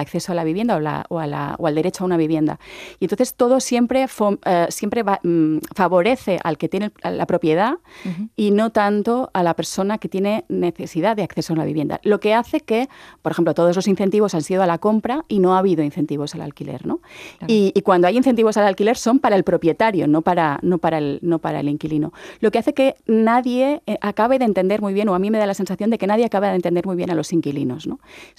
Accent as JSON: {"language": "Spanish", "region": "Balearic Islands", "country": "Spain", "said": "Yo vengo de Mallorca. Mallorca, toda mi vida he oído decir que vivimos del turismo"}